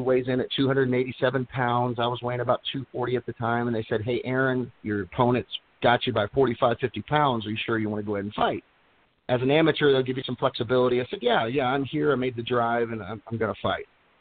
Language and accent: English; Tulsa, Oklahoma, United States; also born or lived in Dallas; I grew up in Tulsa, Oklahoma, and I think I was there until I was about 21 to 22, went to Dallas for a while, and then ended up back in Tulsa